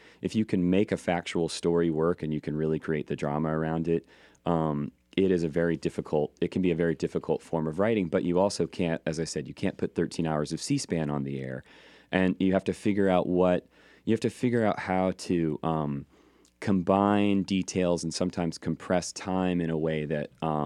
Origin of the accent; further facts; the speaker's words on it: Georgia, United States; I learned to tell stories growing up in Georgia because people would sit around and tell stories.